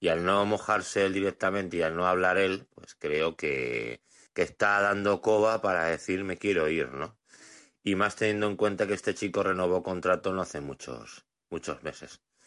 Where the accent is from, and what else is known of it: Gavà, Catalonia, Spain